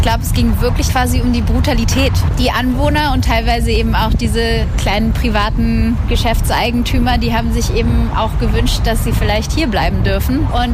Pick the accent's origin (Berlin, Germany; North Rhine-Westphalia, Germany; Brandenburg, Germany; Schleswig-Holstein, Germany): Berlin, Germany; now in United States; Ich lebe seit 14 Jahren in den USA. Ich bin selber Berlinerin.